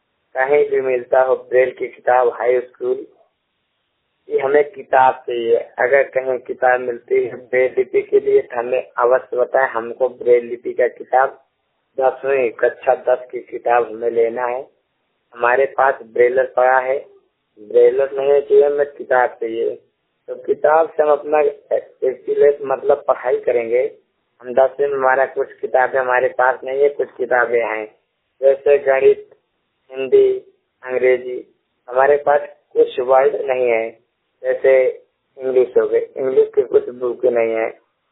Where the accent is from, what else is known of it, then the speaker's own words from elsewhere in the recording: Pratapgarh, Uttar Pradesh, India; मैं उत्तर प्रदेश यूपी प्रतापगढ़ जिला का रहने वाला हूँ।